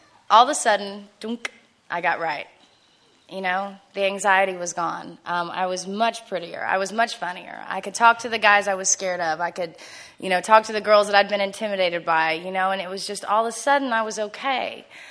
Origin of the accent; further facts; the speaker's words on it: San Antonio, Texas, United States; I'm from San Antonio. It's so dumb. Anyway, but come from a great family.